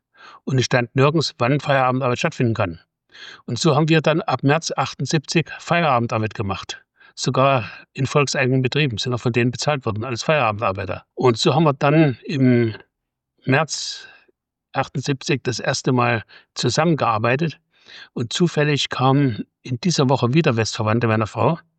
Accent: Grobengereuth, Thuringia, Germany; Ich bin 1955 in Grobengereuth in Thüringen geboren. Grobengereuth ist ein kleines Dorf mit ca. 200 Einwohnern.

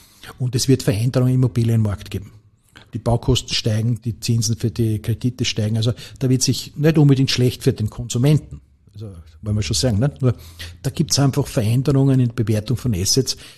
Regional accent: Lower Austria, Austria; ich bin halt als Niederösterreicher immer EVN-Schauer

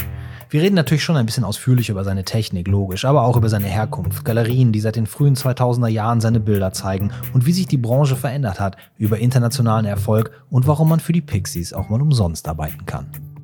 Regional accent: Cologne, North Rhine-Westphalia, Germany; Als Kölner kommt man ja so selten nach Düsseldorf, ne?

